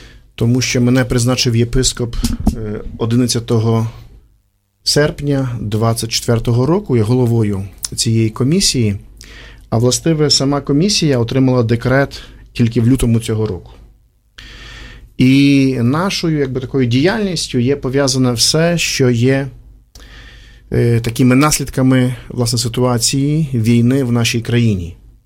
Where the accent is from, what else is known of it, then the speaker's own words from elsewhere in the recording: Berdychiv, Zhytomyr Oblast, Ukraine; Сам я родом з Бердичева, але довгий час жив в Житомирі, мабуть, навіть таку більшу частину життя на одному місці я прожив в Житомирі.